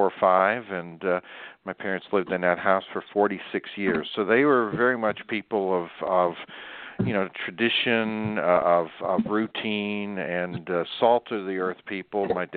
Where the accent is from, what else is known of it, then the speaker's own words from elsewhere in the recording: Pittsburgh, Pennsylvania, United States; I was born in Pittsburgh almost 70 years ago.